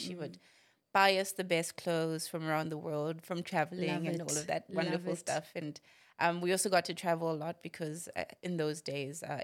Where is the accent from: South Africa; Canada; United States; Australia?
South Africa; Johannesburg, Gauteng; My father and mother moved to South Africa when I was very young. Mm. And we grew up in Johannesburg primarily.